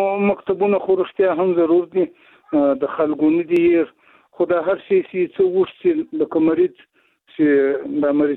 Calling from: Zabul, Afghanistan

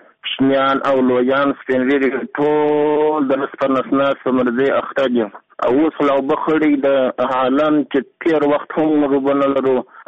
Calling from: Gizab, Uruzgan, Afghanistan; زه د ولایت روزګان د ګیزاب ولسوالۍ څخه خبره کوم. … زموږ کلی د ګیزاب ولسوالۍ کې زموږ کلی رحمت خان په نامه دی

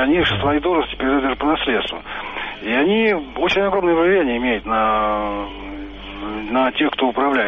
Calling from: Moscow, Russia; Я вообще живу в Московской области, но сейчас я звоню из Москвы.

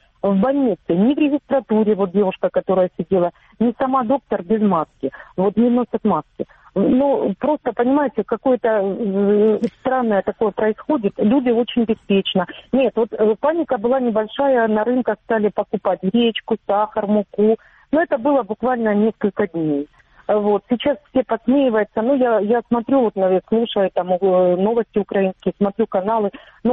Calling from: Donetsk, Donetsk Oblast, Ukraine; Я из неподконтрольного Донецка.

